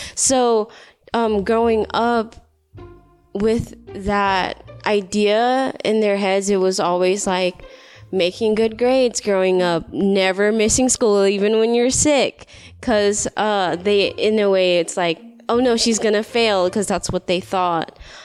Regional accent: the South, United States; also born or lived in Vietnam; Growing up in the South, it's funny because I grew up on Central. And so then I moved to the west side, and my cousins moved. When I grew up and came to America, I was 2 months old

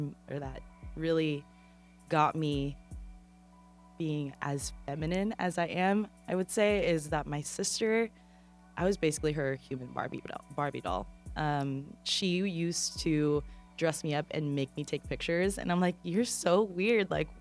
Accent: Philippines; because we love long names in the Philippines, is where I'm from, so I'm Filipino-American.

